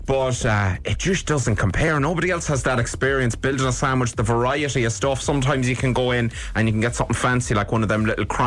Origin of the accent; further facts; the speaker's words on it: Ballina, County Mayo, Ireland; she'd looked up where I live in Mayo, basically, and she looked up Ballinac. She knows I'm from Ballinac.